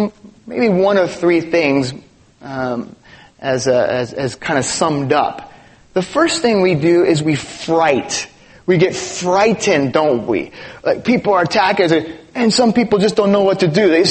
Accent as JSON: {"language": "English", "town": "Los Angeles", "region": "California", "country": "United States", "tie": "born or raised there", "said": "I grew up in East LA."}